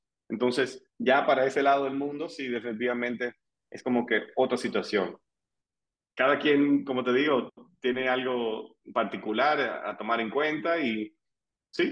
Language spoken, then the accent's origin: Spanish; Dominican Republic; nosotros aquí como dominicana